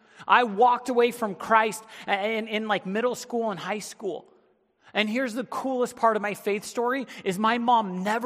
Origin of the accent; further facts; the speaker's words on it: Big Bear, California, United States; I grew up in Big Bear and I was snowboarding with my son.